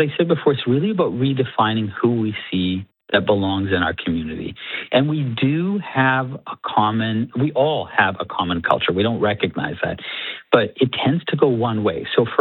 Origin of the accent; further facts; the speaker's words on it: Winnipeg, Manitoba, Canada; And yet at the same time, I share all the things in common with my fellow Canadian, Manitoban, and Winnipeg citizens.